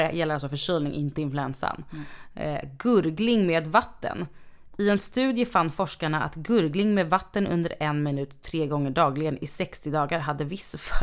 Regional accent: Tenerife, Canary Islands, Spain; Nej, men gud, alltså på Teneriffa där vi är ifrån.

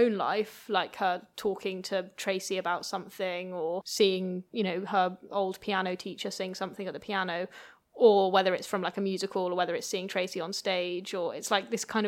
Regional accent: United Kingdom; I would say Nadine as a Brit

